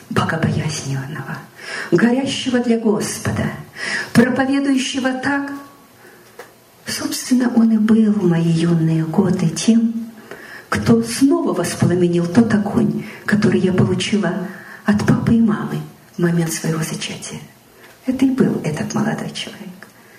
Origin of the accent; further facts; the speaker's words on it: Siberia, Russia; moved away as an adult; now in Estonia; я к мужу пришла, приехала из Сибири в Эстонию выходить за него замуж